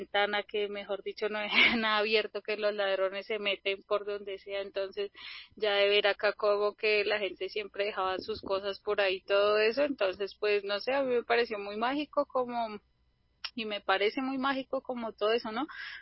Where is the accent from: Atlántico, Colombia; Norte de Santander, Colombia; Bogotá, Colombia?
Bogotá, Colombia; yo soy de Engativá, entonces, pues, un barrio popular